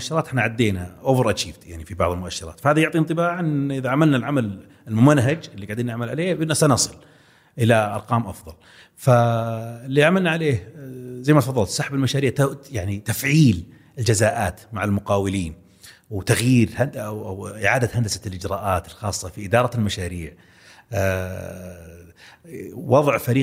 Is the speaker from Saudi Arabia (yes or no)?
yes; Saudi Arabia; مؤشر ثاني برضو يحق لنا كسعوديين نفتخر